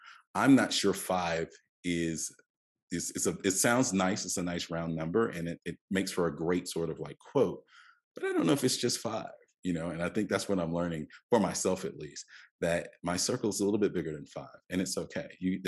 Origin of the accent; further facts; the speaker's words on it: Carolina, United States; We're families from Carolina, so that'll tell you everything you need to know about basketball.